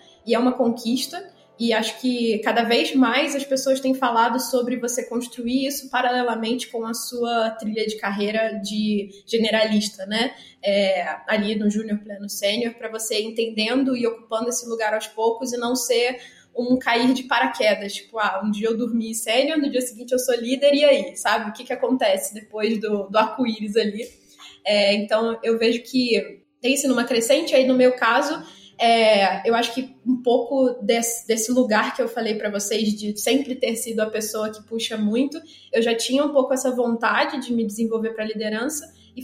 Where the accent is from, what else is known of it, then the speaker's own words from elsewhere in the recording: Rio de Janeiro, Brazil; moved away as an adult; now in São Paulo, Brazil; Bom, eu sou carioca. Tô aqui em São Paulo já tem 5 anos e meio já. Bastante tempo para um carioca em São Paulo.